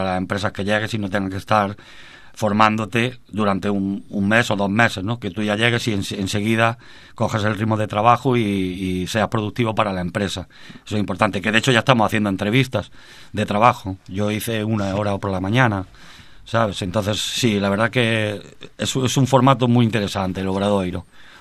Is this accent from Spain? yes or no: yes; Fene, Galicia, Spain; Yo soy de Fene y de Barallobre.